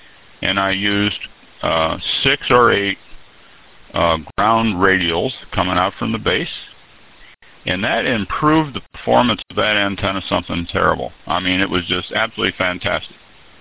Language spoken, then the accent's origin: English; Pennsylvania, United States; being that I'm from Pennsylvania